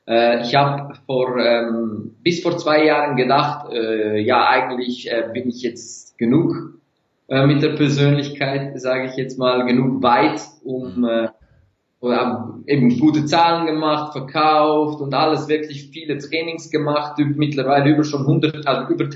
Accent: Turkey; Seitdem bin ich so fast 60-70% vegan als Türke, und ich liebe Fleisch.

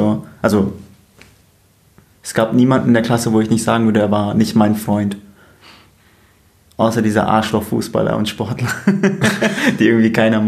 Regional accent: Bavaria, Germany; Ich komme aus Bayern, Alter.

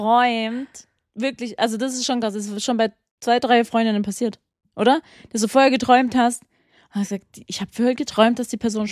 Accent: Philippines; Weil wir sind halt auf den Philippinen aufgewachsen.

